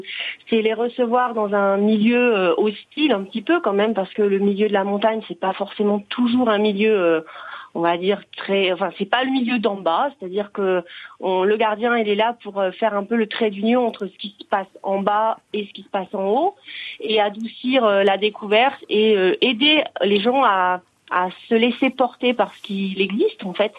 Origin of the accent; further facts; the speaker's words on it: Bourgogne-Franche-Comté, France; je ne suis pas née en Savoie, mais je suis quand même née en montagne parce que je suis native du Jura.